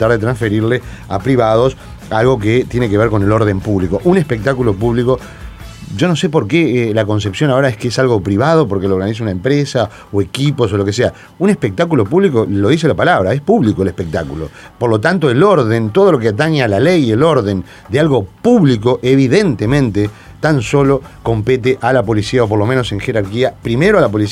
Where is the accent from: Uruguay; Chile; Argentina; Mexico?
Uruguay; Me interesa la vida de los uruguayos, el país donde yo vivo, yo soy uruguayo.